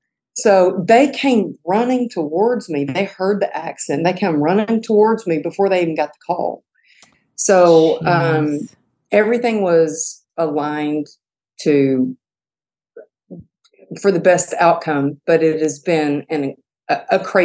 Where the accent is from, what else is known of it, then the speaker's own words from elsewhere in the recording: Texas, United States; So I grew up in Texas, and I think it's real important to have mentors.